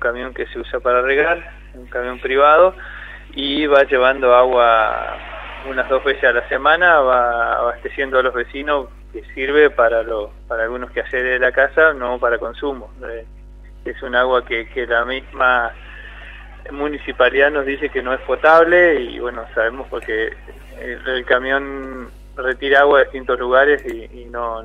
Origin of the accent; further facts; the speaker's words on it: Esquel, Chubut, Argentina; A mí me llena de orgullo decir que soy de Esquel, porque es una ciudad muy muy linda.